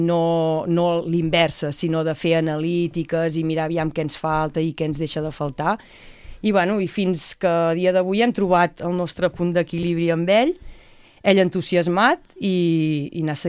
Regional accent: Capmany, Catalonia, Spain

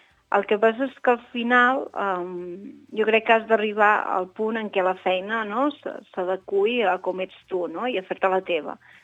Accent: Ripoll, Catalonia, Spain; Jo soc de Ripoll, no? I fins i tot persones que em coneixen de Ripoll

